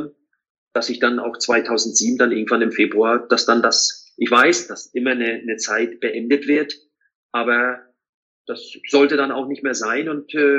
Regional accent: East Germany, Germany; born or raised there

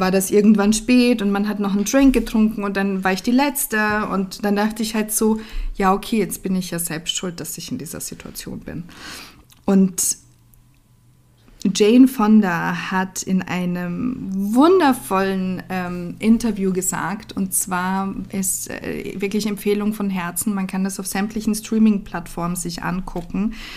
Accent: Austria; ich bin ja Österreicherin

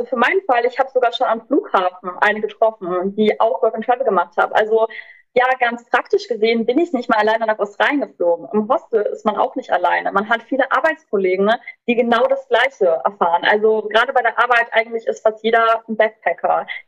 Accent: Germany; So, ich komme aus Deutschland

